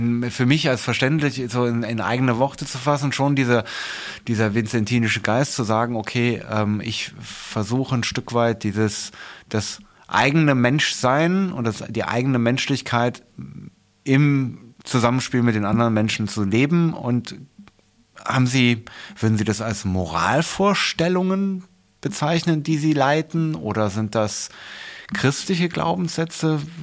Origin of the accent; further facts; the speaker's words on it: North Rhine-Westphalia, Germany; Ich als Rheinländer, das ist, genau, das, ja, aber ich bin immerhin katholisch.